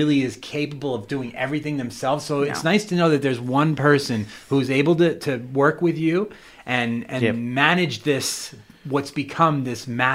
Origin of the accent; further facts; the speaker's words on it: East Coast, United States; I do, but I grew up in the East Coast, so it's like there was rain pretty 50% of the year.